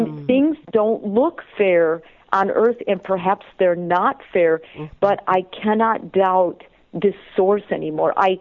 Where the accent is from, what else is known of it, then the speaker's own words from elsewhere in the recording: Italy; I'm from Italy. My roots are Italian.